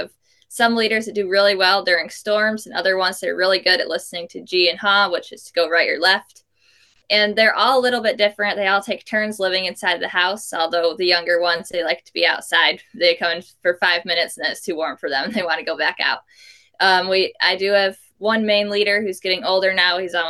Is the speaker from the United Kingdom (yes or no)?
no; Alaska, United States; My brother and I have been born and raised in Alaska, and we started handling for a couple mushers and helping him out